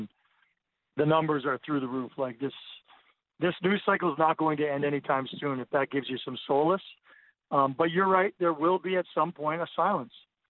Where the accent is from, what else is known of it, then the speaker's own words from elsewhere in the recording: Canada; But I think this is as unifying as anything I've ever experienced in my life as a Canadian.